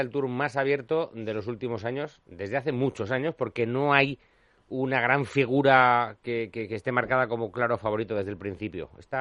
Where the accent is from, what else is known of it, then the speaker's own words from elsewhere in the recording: Madrid, Community of Madrid, Spain; now in Las Rozas, Spain; yo vivo en Las Rozas también, me encanta Las Rozas y lo digo siempre que puedo, pero yo soy madrileño y español.